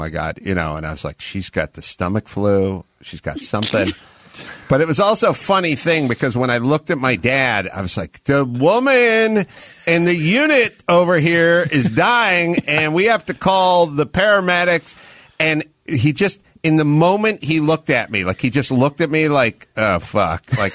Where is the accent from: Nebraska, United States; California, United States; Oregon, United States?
California, United States; North Hollywood; Nate's from Montana, and I'm from North Hollywood, but when I talked to him about his Montana stories, which were 1,000% different than how I was raised in North Hollywood